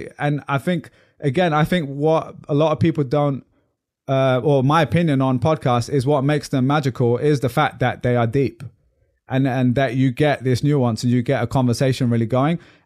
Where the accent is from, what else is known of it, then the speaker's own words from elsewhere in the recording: United Kingdom; now in United States; that might be me because I'm a Brit living in the States